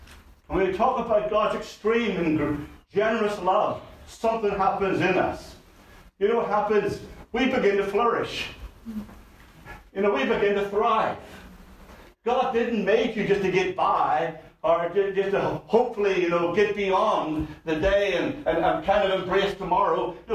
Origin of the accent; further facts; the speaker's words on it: Belfast, Northern Ireland, United Kingdom; I remember, obviously, I grew up in Belfast and grew up in the culture of our family, our large family